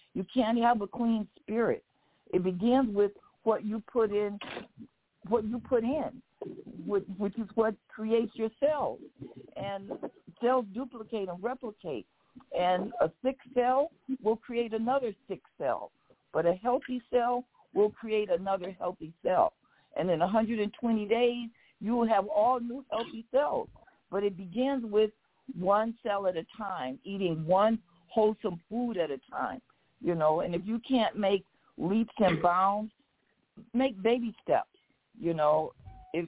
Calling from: Detroit, Michigan, United States; Okay, I'm calling from Detroit.

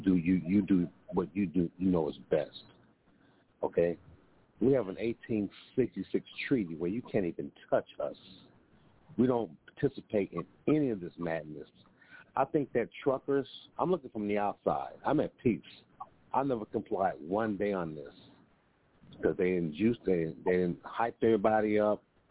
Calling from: Midwest, United States; calling from the Midwest.

